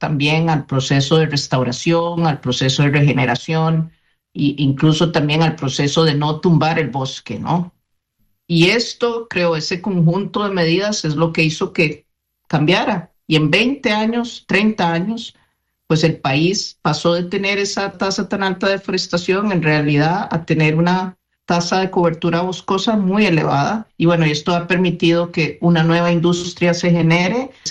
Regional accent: Costa Rica; como soy costarricense

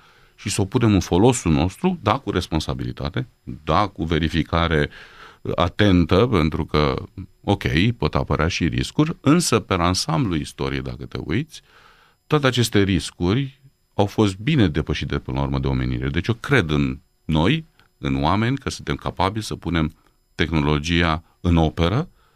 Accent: Romania; Însă eu cred că noi ca și români suntem un popor foarte inventiv.

